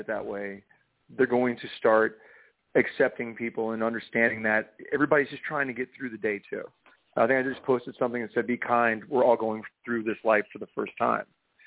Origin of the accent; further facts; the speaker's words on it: Florida, United States; born there; also born or lived in England / Connecticut / Kansas / North Carolina; now in Nashville, United States; Well, I'd say I was born in Florida, and I moved to England, went to Connecticut, Kansas, North Carolina, Florida, out to Los Angeles. And I live in Nashville.